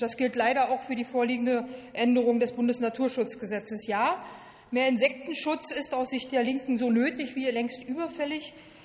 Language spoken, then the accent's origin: German; Brandenburg, Germany; In Brandenburg zum Beispiel, wo ich herkomme